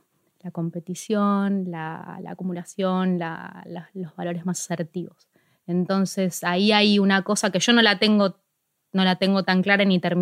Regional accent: Ciudad Evita, Buenos Aires Province, Argentina; empecé justo en Ciudad Evita, que es de donde yo soy.

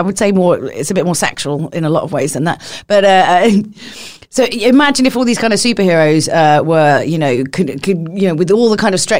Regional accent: London, United Kingdom; because I come from London.

